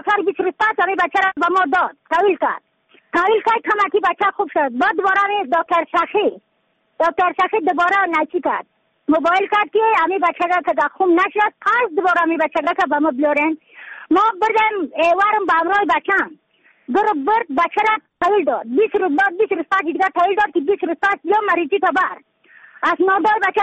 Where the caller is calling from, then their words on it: Badakhshan, Afghanistan; از بدخشان هستم، مرکز بدخشان ولسوالی اتلی پایان، قیره وینگ،